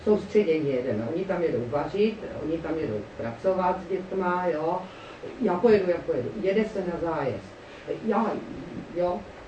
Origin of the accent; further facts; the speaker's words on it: Orlová, Moravian-Silesian Region, Czechia; Pocházím z Těšínského Srsta z Orlové. A Orlová je velmi specifická.